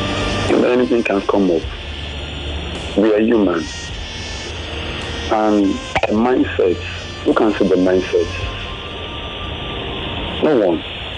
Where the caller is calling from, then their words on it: Ikorodu, Lagos, Nigeria; I'm calling from Ikorodu.